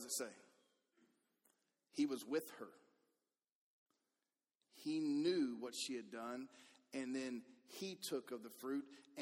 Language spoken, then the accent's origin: English; Livingston, Alabama, United States; He is there, Alabama Coachella. That's in my hometown of Livingston.